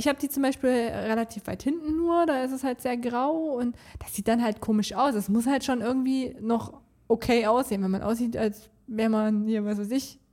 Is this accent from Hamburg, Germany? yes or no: no; Hesse, Germany; bei uns in Nordhessen